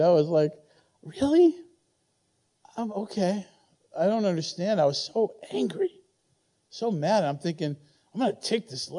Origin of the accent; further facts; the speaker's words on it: Silver Spring, Maryland, United States; I'm from Silver Spring. So, you know, we're different down there.